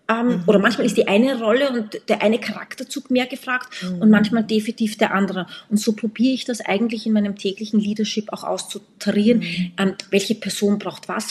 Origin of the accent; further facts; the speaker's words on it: Austria; born there; und ich bin ja eigentlich gebürtige Österreicherin. Meine Mama ist Brasilianerin